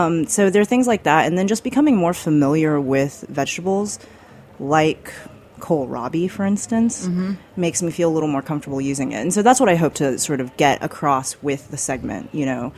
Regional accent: United States; as an American who goes to the supermarket

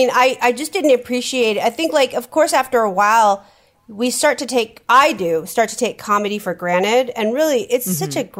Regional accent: San Francisco, California, United States; I grew up in San Francisco. My parents owned a gay bookstore.

